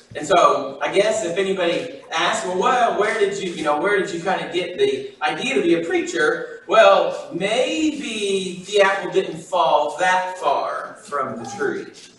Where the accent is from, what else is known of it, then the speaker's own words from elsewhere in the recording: Illinois, United States; in which I grew up in Illinois, and so we actually had a seasons then, instead of like in Tennessee.